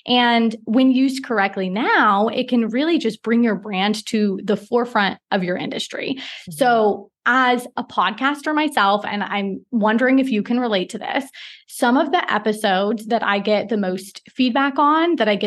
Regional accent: Portland, Oregon, United States; also born or lived in Singapore; now in Mauritius; Even though I'm from Portland, Oregon, we, before I started my business, had each a decade long career teaching in high profile international schools around the world.

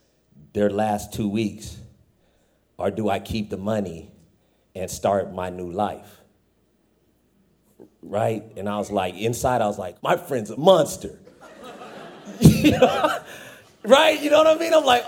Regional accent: Fresno, California, United States; Like, I'm from, not in my town, I'm from Fresno.

